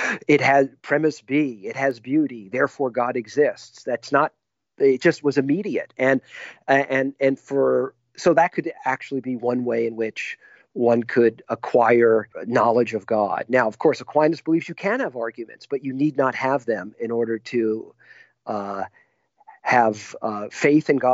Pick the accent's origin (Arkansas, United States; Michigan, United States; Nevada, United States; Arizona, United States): Nevada, United States; Las Vegas; because my parents took us there when we were kids, growing up in Vegas. We weren't too far away from the Grand Canyon.